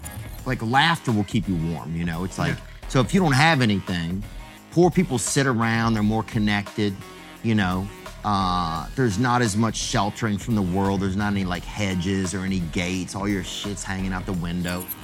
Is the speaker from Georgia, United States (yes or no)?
no; Louisiana, United States; I grew up in Louisiana. So Louisiana is a French territory.